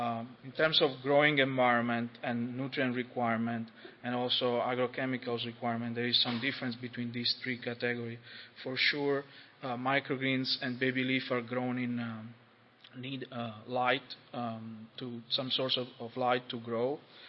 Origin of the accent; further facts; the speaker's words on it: Italy; now in United States; but I am from Italy